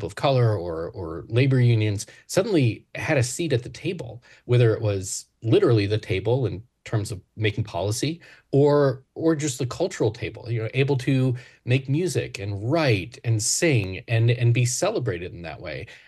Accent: Tennessee, United States; You know, I grew up in Tennessee, and my family goes way back in Appalachia and rural parts of the country.

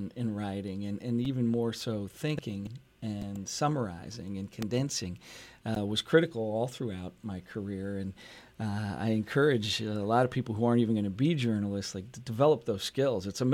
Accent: Bethlehem, Pennsylvania, United States; I'm a homer. I was born and raised in Bethlehem. My kids are fifth generation in Bethlehem, and my family's been here, so I love the place, and most of my work and service has been right here.

